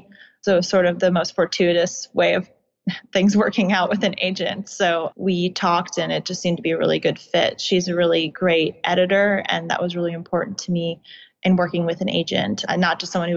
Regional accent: Virginia, United States; I did grow up in Virginia. I grew up in the suburbs of DC and I studied at the University of Virginia.

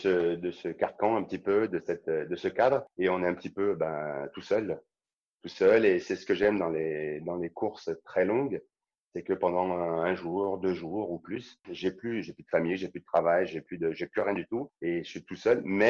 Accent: Saint-Étienne, Auvergne-Rhône-Alpes, France; Je suis stéphanois, mais je suis pas fan de foot.

